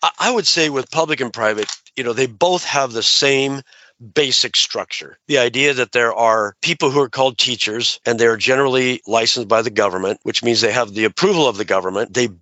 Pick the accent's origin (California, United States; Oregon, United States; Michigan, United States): Oregon, United States; Portland; Yeah, so I was raised in the Portland, Oregon area